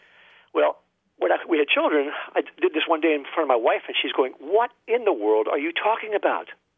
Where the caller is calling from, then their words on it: Sebastian, Florida, United States; from Sebastian, Florida.